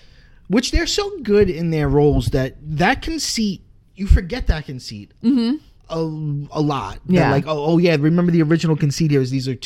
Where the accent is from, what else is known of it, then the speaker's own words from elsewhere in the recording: Staten Island, New York, United States; also born or lived in Brooklyn; I remember when I was a little kid, we moved in New York from Brooklyn to Staten Island. And I was, like, so heartbroken because, like, all my friends were there.